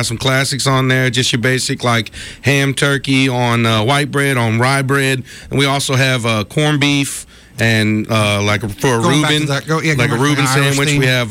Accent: Enterprise, Alabama, United States; I'm actually from Enterprise, Alabama, man.

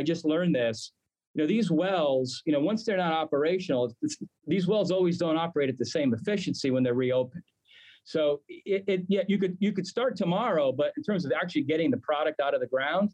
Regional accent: New York, United States; I mean, I'm a New Yorker.

